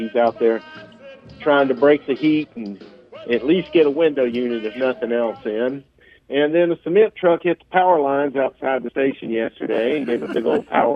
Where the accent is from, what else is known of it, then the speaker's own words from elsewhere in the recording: the South, United States; Ali, I'm from the South, Steve.